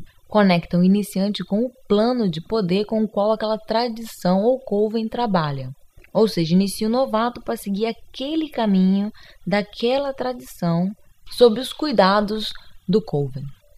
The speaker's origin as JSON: {"language": "Portuguese", "country": "Brazil", "said": "depois eu vou falar sobre algumas tradições que eu considerei importantes ou diferentes para nós que somos do Brasil."}